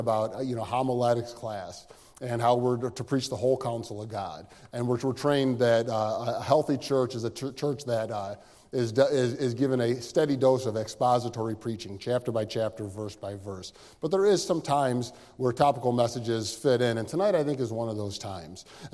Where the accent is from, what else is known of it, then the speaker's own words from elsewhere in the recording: Cleveland, Ohio, United States; And so I grew up here in Cleveland, Ohio, born and raised in the 80s, a big Browns fan